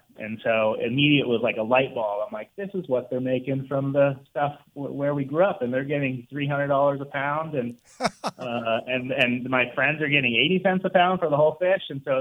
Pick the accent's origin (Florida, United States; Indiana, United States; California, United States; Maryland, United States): Florida, United States; So I grew up in a fishing village like Anna Marie Island, Cortez, and all my childhood friends are fishermen. My family is all, a lot of my family is all still there.